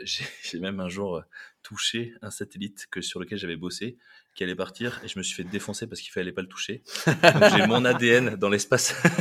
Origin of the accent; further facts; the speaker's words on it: Toulouse, Occitanie, France; born there; Moi, je suis né à Toulouse, un 16 juillet 1990.